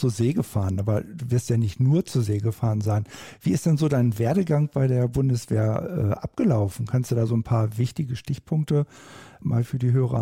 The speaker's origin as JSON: {"language": "German", "town": "Brelingen", "region": "Lower Saxony", "country": "Germany", "tie": "born or raised there", "lives_now": "Bissendorf, Germany", "said": "Ich bin gebürtiger Brelinger und habe da auch bis zu meinem 40. Lebensjahr gelebt und habe da ein Haus"}